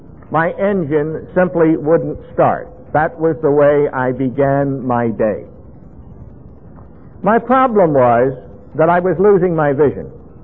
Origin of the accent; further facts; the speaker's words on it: Baltimore, Maryland, United States; Now, I grew up in Baltimore, Maryland, and my early days were quite normal, high school, college, and that sort of thing.